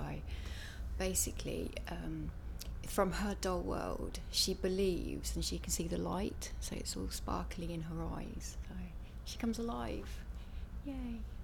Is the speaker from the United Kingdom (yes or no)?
yes; Northampton, East Midlands, United Kingdom; I'm 39, and I'm from Northampton.